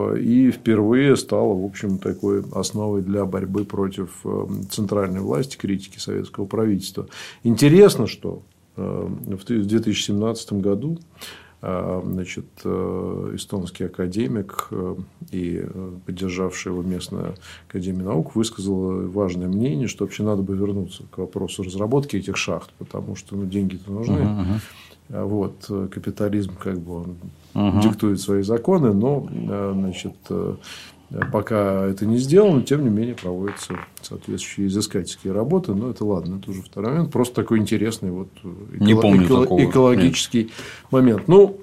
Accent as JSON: {"language": "Russian", "region": "Moscow", "country": "Russia", "tie": "born or raised there", "said": "Это же мой район фактически. Я в Крылатском. Ну, в Кунцево я вырос, а жил в Крылатском много раз."}